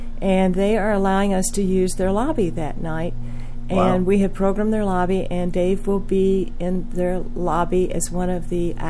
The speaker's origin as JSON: {"language": "English", "town": "Louisville", "region": "Kentucky", "country": "United States", "also_born_or_lived": "Lexington", "said": "I am from Louisville. I lived in Lexington with my husband for about 10 years, And we came back to Louisville about 20 years ago."}